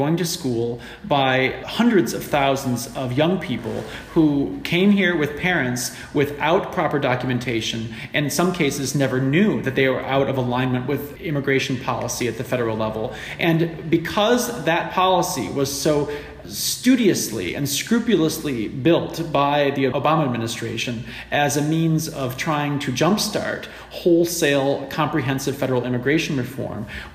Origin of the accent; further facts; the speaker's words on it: Michigan, United States; I'm a Michigander by birth, and to see my home state tip very narrowly towards Trump